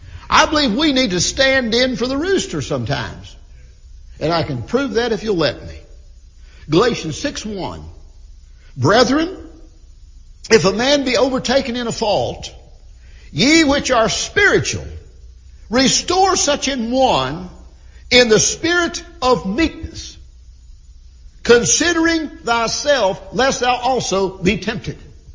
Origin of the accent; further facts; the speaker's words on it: United States; You know, we as American people, we sort of have what we call breakfast foods, lunch foods, and supper foods.